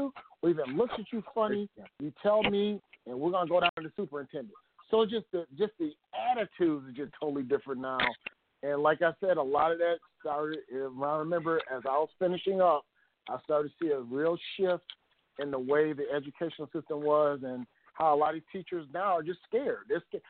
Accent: Midwest, United States; I grew up in the Midwest, too, and I'm right in between. Like, Waukegan was hop, skip, and jump for me, but being in between Milwaukee and Chicago

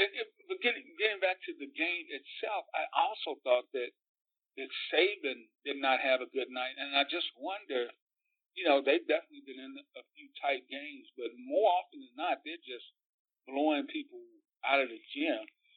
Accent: Nashville, Tennessee, United States; And you know, I grew up in Nashville, Tennessee, and I remember Jefferson Street in Nashville was the hub of the black community.

